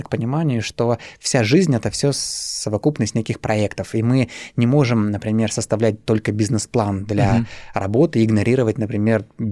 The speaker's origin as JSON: {"language": "Russian", "town": "Syktyvkar", "region": "Komi Republic", "country": "Russia", "tie": "born or raised there", "said": "а я родом сам из Сыктывкара"}